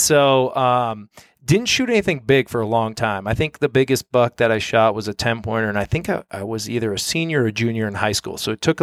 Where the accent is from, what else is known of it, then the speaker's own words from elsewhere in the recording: Minnesota, United States; So I was born and raised in Minnesota, central Minnesota.